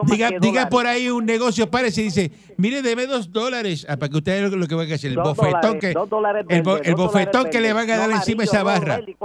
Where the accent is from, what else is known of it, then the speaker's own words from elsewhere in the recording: Cuba; moved away; Mire, yo soy cubano, a mí me quitaron todo. A mí me quitaron todo. A mí me quitaron todo en Cuba y tuve que llegar con 5 pesos y entré por Panamá.